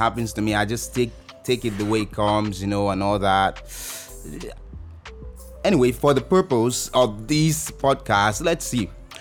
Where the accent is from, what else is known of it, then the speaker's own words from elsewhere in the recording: Nigeria; I am a Nigerian student who is schooling, or being schooled, rather, in this Nigeria.